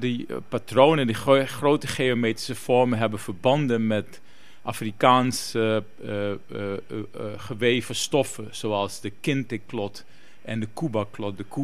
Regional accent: Moengo, Marowijne, Suriname; born there; Geboren in Mungo, eigenlijk een stadje midden in het regenwoud in Suriname.

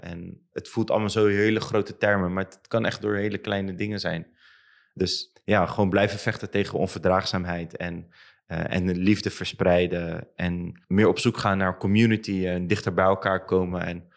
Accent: Rotterdam, South Holland, Netherlands; Ik als Rotterdammer echt gewoon in een bubbel leef.

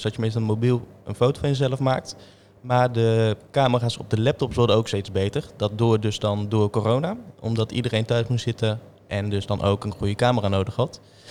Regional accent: Rotterdam, South Holland, Netherlands; ik ben 23 jaar en ik doe de studie AD Ondernemer aan de Hogeschool Rotterdam. En ik kom uit Delfshaven. Ik ben een digitale Rotterdammer

